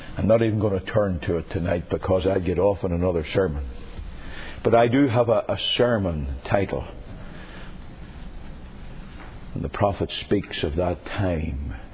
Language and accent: English; Northern Ireland, United Kingdom; I know I'm only a country bumpkin. I know I'm only in from Northern Ireland.